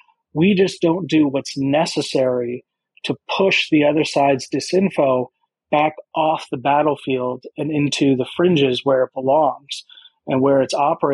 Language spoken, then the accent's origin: English; Kansas, United States; I grew up in Kansas, which immediately kind of made me an unusual person for this work because I was an unusual person there.